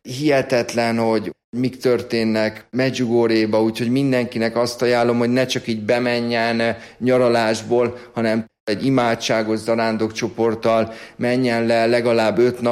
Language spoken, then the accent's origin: Hungarian; Sopron, Győr-Moson-Sopron, Hungary; Soproni származású vagyok, ezért 4. év végén kértem